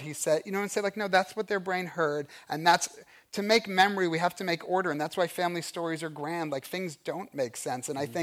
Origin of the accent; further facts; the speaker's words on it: New York, United States; also born or lived in Boston; people say to me, where are you from? I say New York.